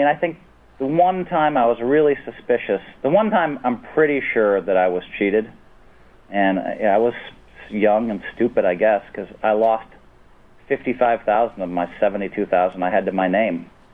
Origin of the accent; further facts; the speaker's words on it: Madison, Wisconsin, United States; I didn't know anybody. I was from Madison, Wisconsin.